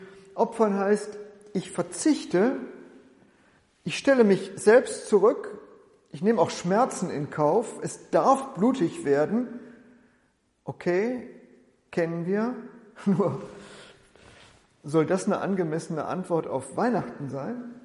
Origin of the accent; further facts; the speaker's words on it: Bielefeld, North Rhine-Westphalia, Germany; Die Krimis spielen in Münster, aber mindestens einmal sagt jemand etwas über meine Heimatstadt Bielefeld.